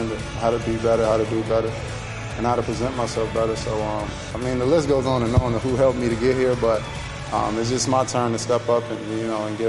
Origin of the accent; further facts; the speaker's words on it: Chicago, Illinois, United States; Growing up in Chicago, a lot of rough times, you know, you need guidance.